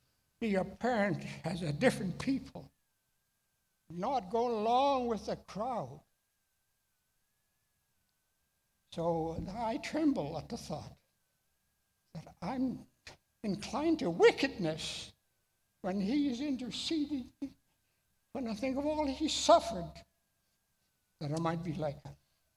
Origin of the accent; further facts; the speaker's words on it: Manitoba, Canada; I grew up in Manitoba, went to university in Winnipeg.